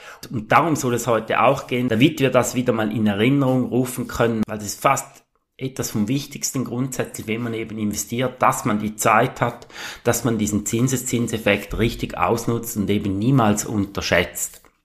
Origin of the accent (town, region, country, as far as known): Switzerland